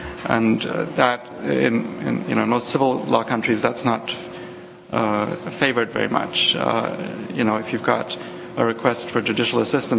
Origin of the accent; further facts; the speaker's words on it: Germany; English is a second language; in Germany, my home country